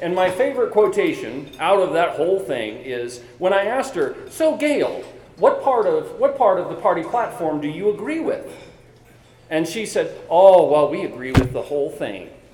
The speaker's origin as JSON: {"language": "English", "town": "Buffalo", "region": "Wyoming", "country": "United States", "tie": "born or raised there", "also_born_or_lived": "Virginia", "said": "I grew up in Buffalo, Wyoming. I spent a rather dubious 10-year adventure in Virginia that I don't really want to talk about again. And then I moved back to Wyoming."}